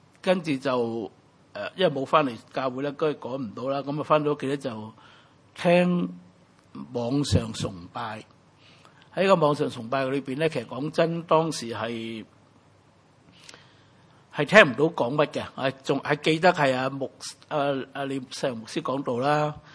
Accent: China; 二月四號就係我哋中國人嘅立春啊

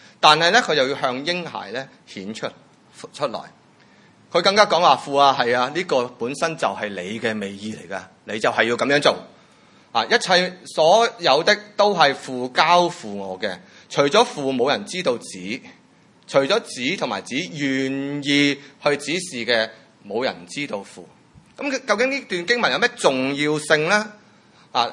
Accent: China; 我哋中国人咧好多时都系最常用安息就系死咗之后噶嘛

